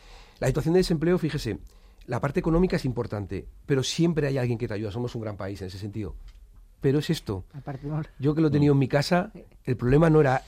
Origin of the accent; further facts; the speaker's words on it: Community of Madrid, Spain; lo que debemos como madrileños, ahora pasaríamos a deberlo como